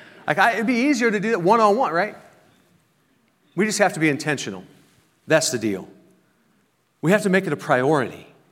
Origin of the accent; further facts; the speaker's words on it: Illinois, United States; I grew up in Illinois. I grew up in St. Louis area, southern Illinois, but right near St. Louis.